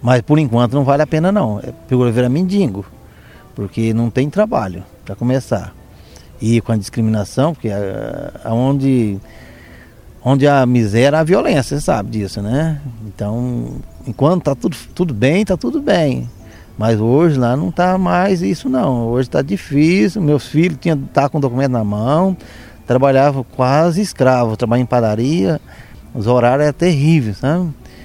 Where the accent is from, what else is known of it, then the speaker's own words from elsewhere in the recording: Paraguay; now in Spain; como eu já morei no Paraguai, fui criado no Paraguai, tenho uma facilidade com o idioma do espanhol, né? A gente foi viver na Espanha